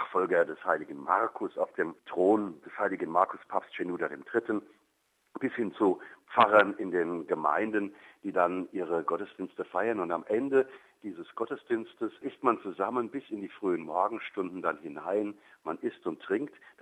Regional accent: Germany; Also es ist nicht so ein Familienfest wie bei uns in Deutschland

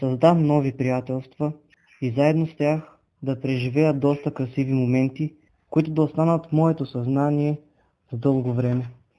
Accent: Belene, Pleven Province, Bulgaria; тя ще се проведе в моя роден град Белене.

